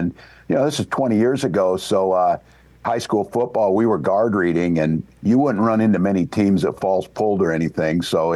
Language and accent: English; Nebraska, United States; I came from Nebraska. I was around some really good coaches down there.